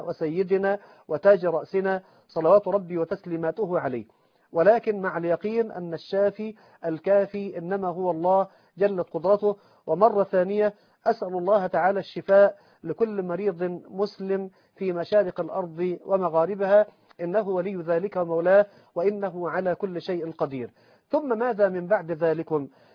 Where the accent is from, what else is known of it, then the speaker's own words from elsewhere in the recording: Egypt; لقد التقيت بحامل من حملة القرآن في محافظة الغربية عندنا في مصر